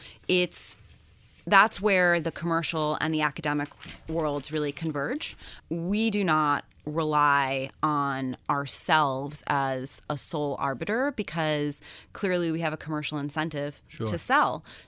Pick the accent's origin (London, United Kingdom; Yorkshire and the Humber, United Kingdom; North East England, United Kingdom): London, United Kingdom; I think it's the fact that I grew up in London from the time I was 12 until I went to college.